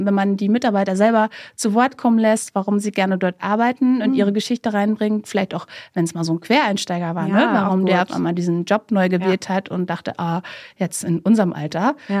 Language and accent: German; Brandenburg, Germany; ich komme ja aus Brandenburg, aber doch eher so Kleinstadt, mittelgroße Stadt